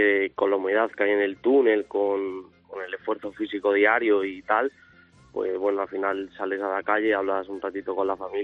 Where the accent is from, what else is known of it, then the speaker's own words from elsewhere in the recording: Sotillo de la Grada, Castile and León, Spain; Yo soy de un pequeño pueblo de Ávila, de Sotillo de la Grada.